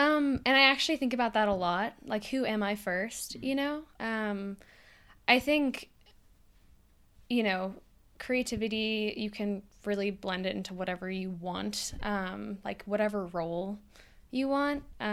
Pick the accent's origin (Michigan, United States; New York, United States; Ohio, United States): New York, United States; now in Seattle, United States; I live in Seattle, but I'm originally from New York.